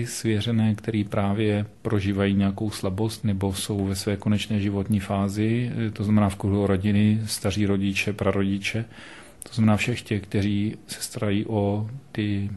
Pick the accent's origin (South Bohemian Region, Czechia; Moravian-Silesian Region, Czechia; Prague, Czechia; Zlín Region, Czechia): Prague, Czechia; protože pocházím z Prahy